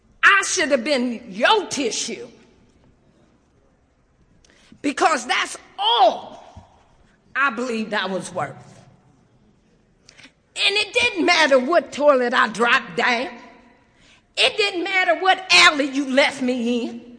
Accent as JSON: {"language": "English", "town": "Ypsilanti", "region": "Michigan", "country": "United States", "tie": "born or raised there", "said": "You know, I grew up in Michigan, in a little hick town, Ypsilanti. And like on every last corner is projects."}